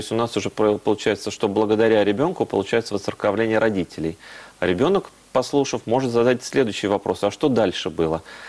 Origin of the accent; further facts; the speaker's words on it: Makhachkala, Dagestan, Russia; born there; Дело в том, что я родился в Махачкале, это Дагестан, соседняя с вами республика